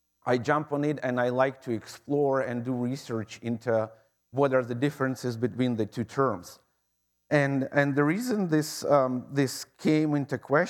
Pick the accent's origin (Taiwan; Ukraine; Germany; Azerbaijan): Ukraine; moved away as an adult; also born or lived in United States; now in Canada; Originally, my family, we're from Ukraine. I did my graduate studies in the United States for 6 years. We lived on the Eastern Shore in the state of Maryland. And then I got a job with Agriculture Canada in 2014, and we came to Brennan and never left.